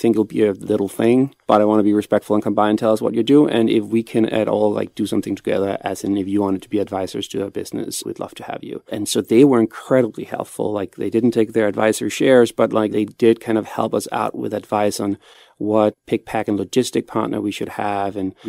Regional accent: Copenhagen, Capital Region of Denmark, Denmark; I'm from Copenhagen and he's from Iowa

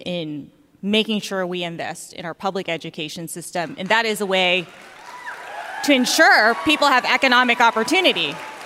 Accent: Augusta, Georgia, United States; And when I was young, growing up in Augusta, Georgia, I knew, Augusta in the house.

